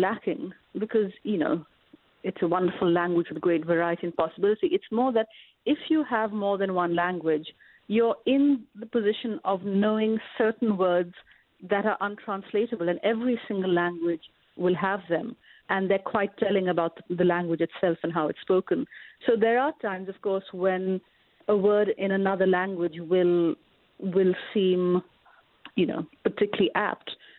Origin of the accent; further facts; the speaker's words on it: Pakistan; And quite possibly this has to do with growing up in Pakistan, where, you know, that distinction between lived lives and politics is just not a distinction anyone would believe in.